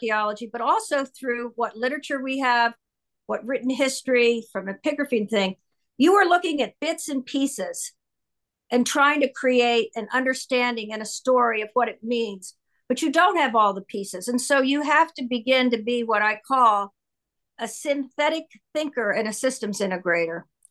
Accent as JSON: {"language": "English", "town": "Akron", "region": "Ohio", "country": "United States", "said": "I'll just share with you that I came from Akron, Ohio. And in those days, Akron was still the epicenter of the global rubber industry, Goodyear and Firestone and General Tire."}